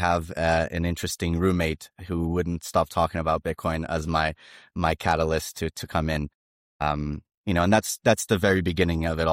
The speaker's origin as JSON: {"language": "English", "country": "Brazil", "second_language": "English", "moved": "as an adult", "lives_now": "United States", "said": "I'm originally from Brazil, and I currently live in the U.S., and I have been here for a little bit more than a decade. I had the privilege of coming here for university and have stayed ever since."}